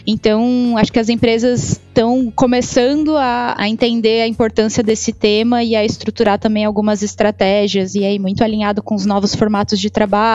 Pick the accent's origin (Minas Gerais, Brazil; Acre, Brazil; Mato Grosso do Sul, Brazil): Mato Grosso do Sul, Brazil; born there; now in Blumenau, Brazil; Tenho 32 anos, moro aqui em Blumenau, mas não sou da região, nasci no Mato Grosso do Sul, já morei por várias cidades aí do Brasil.